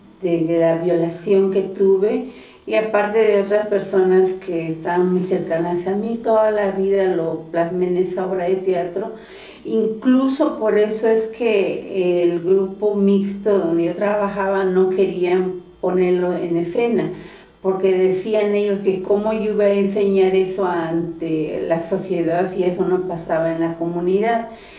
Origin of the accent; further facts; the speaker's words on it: Zinacantán, Chiapas, Mexico; first language Tzotzil; Spanish is a second language; now in San Cristóbal de las Casas, Mexico; soy originaria de Sinacantán, hablo la lengua tzotzil y nací allí en ese pueblo, pero ya tiene más de 15 años que estoy viviendo aquí en San Cristóbal.